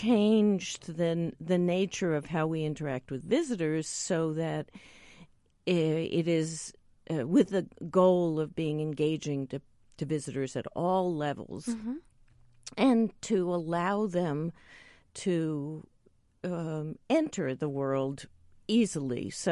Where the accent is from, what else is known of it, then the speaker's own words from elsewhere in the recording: East Coast, United States; also born or lived in Pittsburgh; Well, I grew up on the East Coast in a suburb outside of New York City and spent most of my life on the East Coast. But my husband and I were in Pittsburgh for the last 16 years